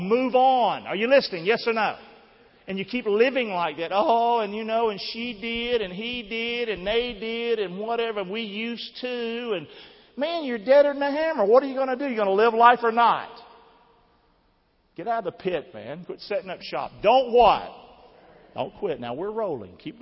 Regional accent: Rockingham, North Carolina, United States; I'm from Rockingham, baby. Now, a lot of y'all don't know Rockingham, but Rockingham's race country.

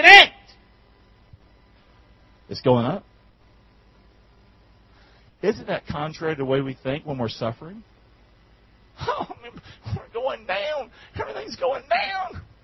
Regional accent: North Carolina, United States

